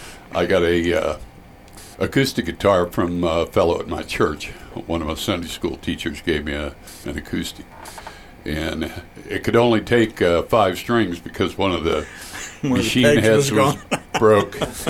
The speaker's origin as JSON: {"language": "English", "town": "Marion", "region": "Ohio", "country": "United States", "tie": "born there", "said": "I was born in Marion in 1948. In what is now the professional building on Delaware Avenue. It was the original Marion General Hospital."}